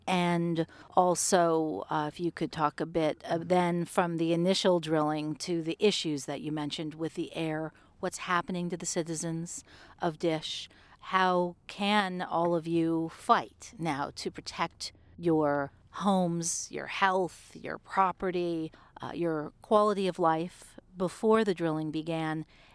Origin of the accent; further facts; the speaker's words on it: Texas, United States; I'm from Texas originally. Still have a lot of my family living in Texas.